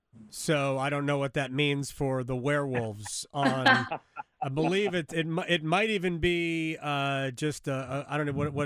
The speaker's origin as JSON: {"language": "English", "region": "Northeast", "country": "United States", "tie": "born or raised there", "said": "As a kid growing up in the Northeast, this was one of those games that I loved watching as a kid."}